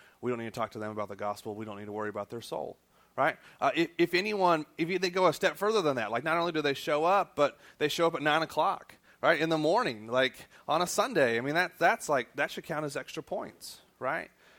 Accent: Broken Arrow, Oklahoma, United States; So I grew up in Broken Arrow, Oklahoma. Right. Go Tigers. And then came here, studied civil engineering

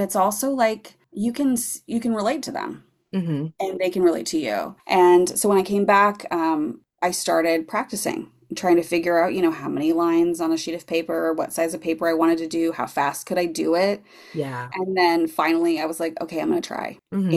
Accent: Gearhart, Oregon, United States; now in Astoria, United States; I grew up in Gearheart

